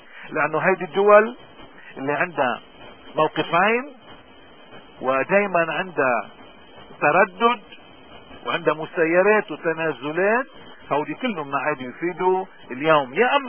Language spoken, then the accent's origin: Arabic; Lebanon; ونحن كلبنانيين، نحن كلبنانيين اليوم مهم كتير انه ناخد مواقف